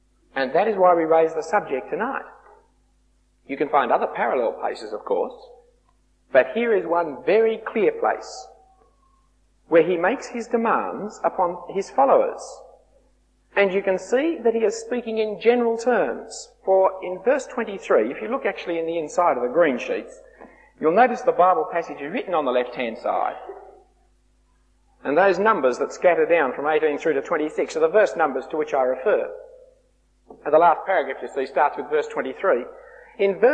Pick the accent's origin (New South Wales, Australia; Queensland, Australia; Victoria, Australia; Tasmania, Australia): New South Wales, Australia; Sydney; I grew up in Bellevue Hill, that fine part of Sydney.